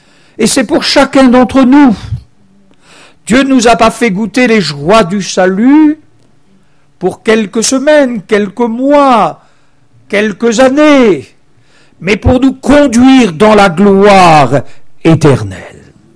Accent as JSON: {"language": "French", "town": "Charleroi", "region": "Wallonia", "country": "Belgium", "lives_now": "Nantes, France", "said": "Monsieur, je viens de Charleroi."}